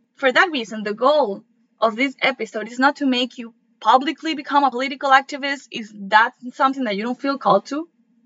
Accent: Venezuela; I want you to know that I come from Venezuela. It is an incredible country, and I love my country so much.

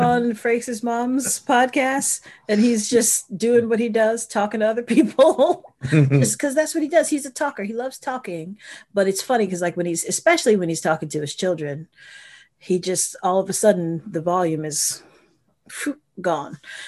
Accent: Virginia, United States; Well, yeah, he's got a real cool accent. We're from Virginia.

